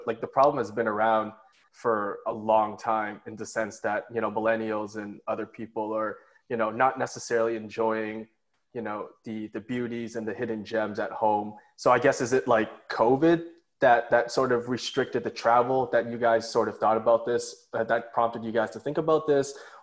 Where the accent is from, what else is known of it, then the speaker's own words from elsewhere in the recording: Canada; I'm very ashamed to say this because I've been here for all my life, but I rarely travel Canada. I've been around Ontario